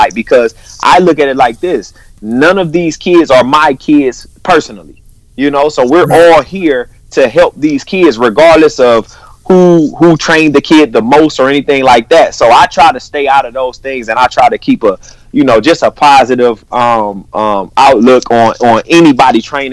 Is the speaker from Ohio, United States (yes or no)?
yes; Warrensville, Ohio, United States; Played there before transferring to Warrensville, where I grew up in Warrensville.